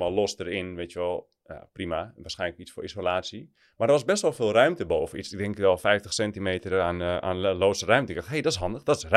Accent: Amsterdam, North Holland, Netherlands; Maar ik ben opgegroeid in Amsterdam.

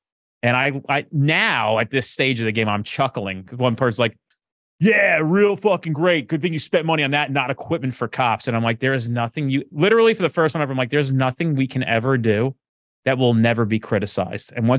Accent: New Jersey, United States; I'm from Jersey, so you're not going to get some fluff because I don't need anything from you.

